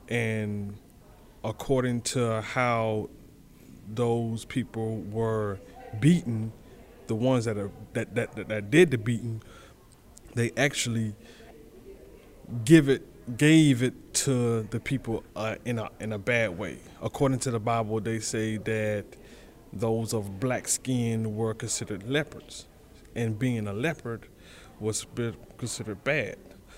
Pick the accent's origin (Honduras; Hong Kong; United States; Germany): United States; the South; Coming from the South, I'm from the South, so this is something that's normal.